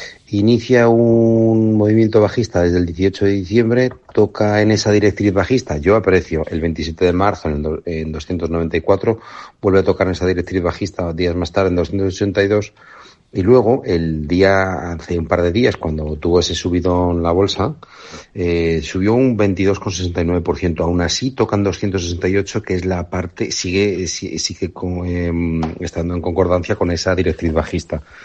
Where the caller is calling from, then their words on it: Madrid, Community of Madrid, Spain; de Madrid.